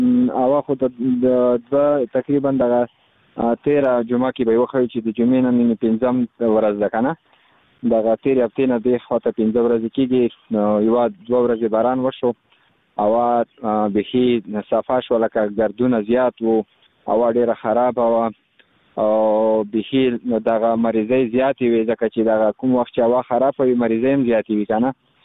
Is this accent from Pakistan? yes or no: no; Khost, Afghanistan; بس زه خو د خوست ولایت مربوط یم، مرکز اوسیدونکی یم